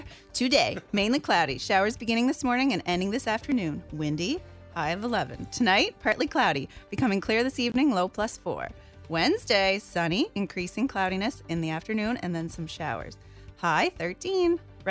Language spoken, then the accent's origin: English; Charlottetown, Prince Edward Island, Canada; Okay, so I am from Charlottetown, born and bred. I'm actually from the trailer park, Meadowvale Park, so shout out to the crew there.